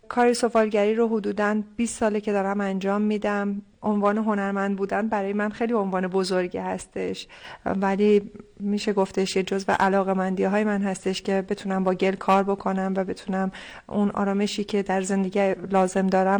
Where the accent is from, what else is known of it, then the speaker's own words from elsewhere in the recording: Tehran, Tehran Province, Iran; also born or lived in Bostan; now in Semnan, Iran; ما خونه و زندگیمون رو تو دشت آزادگان بستان دست دادیم و مهاجر شدیم و حال در خانه آوارگان تهران اونجا بزرگ شدم و در مقطع دبیرستان بودش که اومدیم به خاطر شغل پدرم اومدیم سمنان.